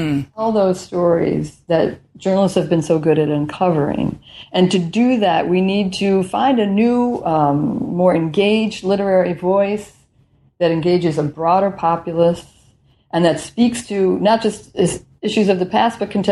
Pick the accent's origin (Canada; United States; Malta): United States; And then they say, where are you from? And I say, I'm from the United States.